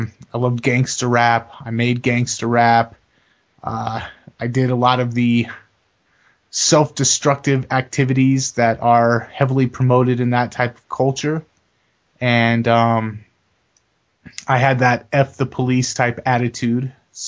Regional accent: Los Angeles, California, United States; We grew up in Los Angeles, and my family is pretty much predominantly Mexican. And so growing up in Los Angeles and coming from minority neighborhoods

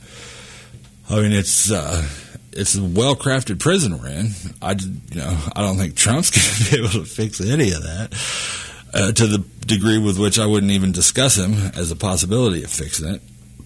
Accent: Wyoming, United States; born there; now in Missouri, United States; I was born in Wyoming and I live in Missouri. I'm a citizen of Wyoming and a resident of Missouri.

